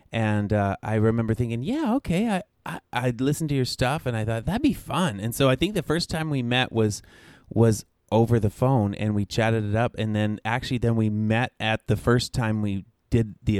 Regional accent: Canada; now in United States; So we moved to the US full time. I had been kind of back and forth from the motherland, Canada.

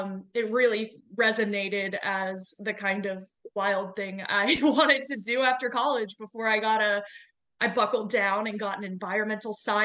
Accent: Asheville, North Carolina, United States; Yeah, I was born and raised in Asheville.

